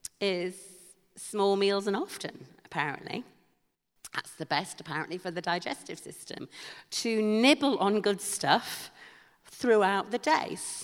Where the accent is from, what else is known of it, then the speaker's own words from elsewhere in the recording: Yorkshire and the Humber, United Kingdom; Now, as you know, I am a Yorkshire woman, and so my hard-earned fivers are worth twice yours are.